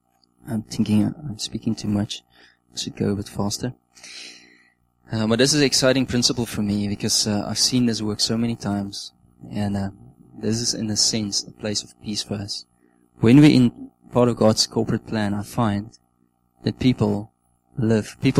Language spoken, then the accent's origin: English; Namibia; I come from Namibia